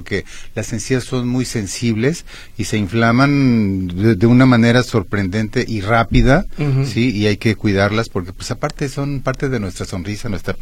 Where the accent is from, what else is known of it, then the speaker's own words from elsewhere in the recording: Mexico; que nosotros somos muy, muy, muy, muy dados a eso como mexicanos.